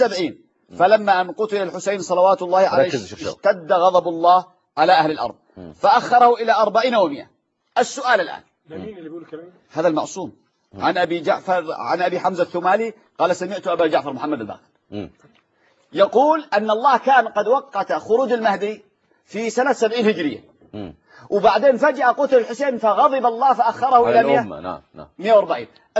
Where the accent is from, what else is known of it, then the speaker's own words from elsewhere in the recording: Yemen; لانني انا اليماني. انا من اليمن.